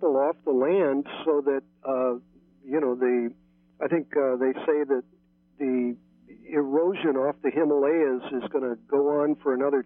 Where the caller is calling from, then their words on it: San Francisco, California, United States; greetings from San Francisco.